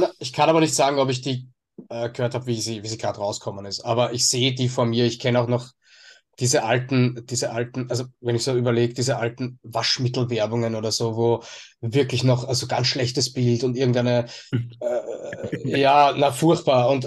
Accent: Austria; also bei uns in Österreich zumindest.

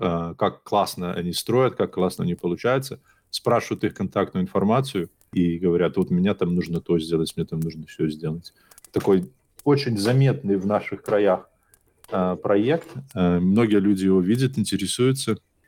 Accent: Hantsavichy, Brest Region, Belarus; Интересно, что я когда рос в Ганзовичах

